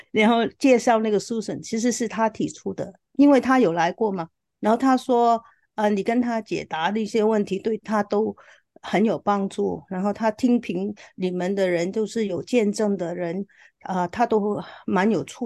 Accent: Sai Wan, Hong Kong Island, Hong Kong; now in United States; 我以前屋企喺西环。

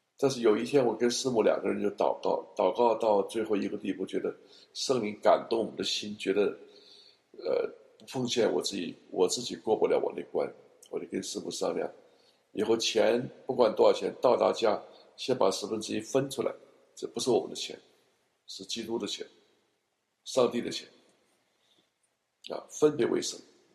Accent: China; 我说我从小到大，我在中国大陆成长

